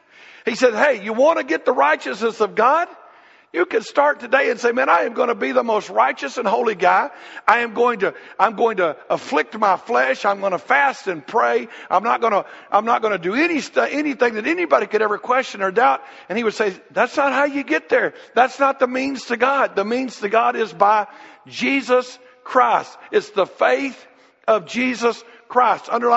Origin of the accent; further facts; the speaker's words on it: Southeast, United States; But we grew up in the Southeast.